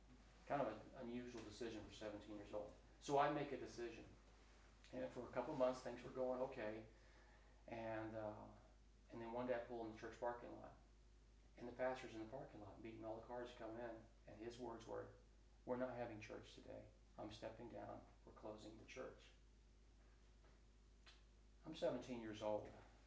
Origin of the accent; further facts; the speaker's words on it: Florida, United States; my parents weren't comfortable with the public school system in South Florida. I grew up in South Florida.